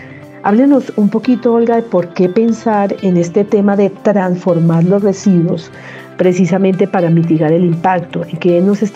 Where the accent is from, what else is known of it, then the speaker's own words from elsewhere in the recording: Colombia; nosotros como colombianos.